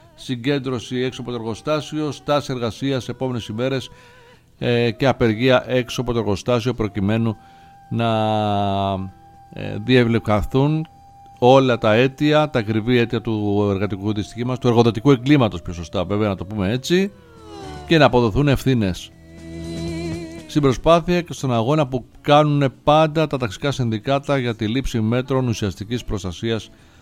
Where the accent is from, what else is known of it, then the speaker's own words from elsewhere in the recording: Arta, Epirus, Greece; θα ξεκινήσουμε από την ιδιαίτερη πατρίδα μου, την Άρτα